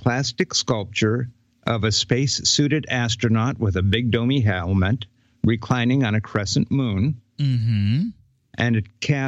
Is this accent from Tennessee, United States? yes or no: no; Ohio, United States; And I will say, yes, I'm near Cleveland. I grew up near Cleveland, and it's far enough north that I have seen the real Aurora Borealis many times in my life.